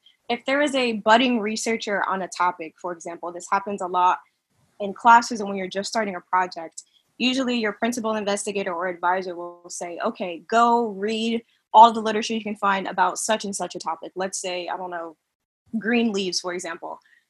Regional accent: Connecticut, United States; I would say growing up in Connecticut, I did not know that the U.S. Forest Service existed until maybe my 20s. There are no national forests in the state of Connecticut.

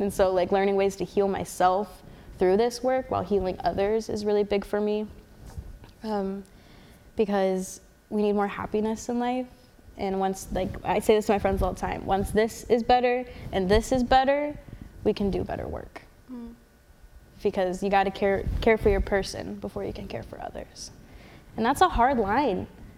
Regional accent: Portland, Oregon, United States; And so I think growing up in Portland and going to these white institutions was a really big thing for me

